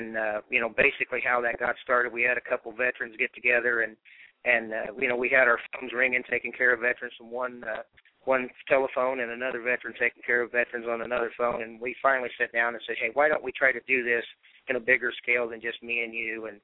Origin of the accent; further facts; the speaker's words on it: United States; Well, it's actually German, but I am truly an American and proud of that heritage.